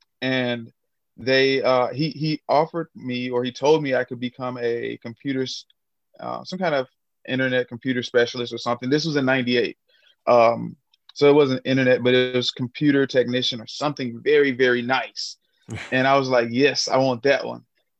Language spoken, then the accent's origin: English; Memphis, Tennessee, United States; I grew up in Memphis, Tennessee.